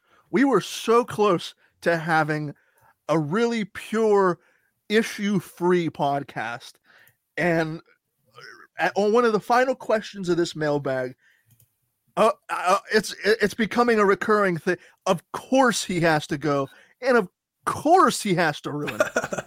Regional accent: United States; now I'm an American and I could be butchering this

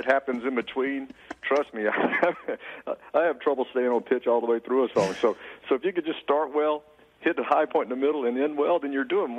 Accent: Louisiana, United States; You know, growing up in Louisiana and growing up playing football and baseball and basketball

